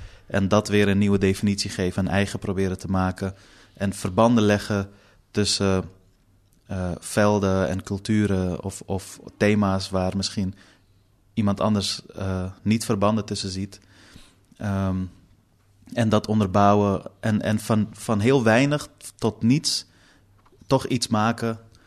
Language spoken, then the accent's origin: Dutch; Amsterdam, North Holland, Netherlands; born or raised there